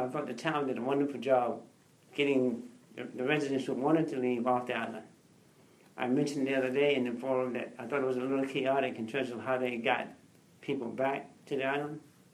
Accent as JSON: {"language": "English", "town": "Williamsburg", "region": "Virginia", "country": "United States", "said": "I'm from Williamsburg, Virginia."}